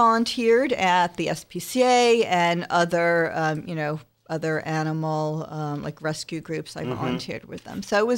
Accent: New York, United States; Okay, well, I grew up in New York, in Rockland County

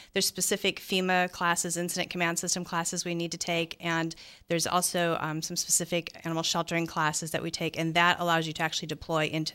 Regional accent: Midwest, United States; I grew up in the Midwest, so I've been through a lot of tornadoes.

